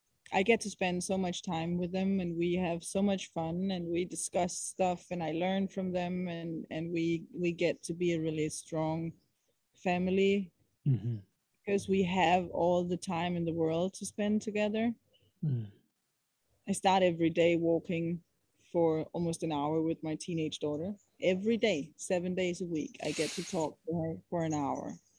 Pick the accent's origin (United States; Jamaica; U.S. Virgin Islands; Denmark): Denmark; Copenhagen, Capital Region of Denmark; Of course, I come from Copenhagen, and I come from Western society. I come from money. I come from education.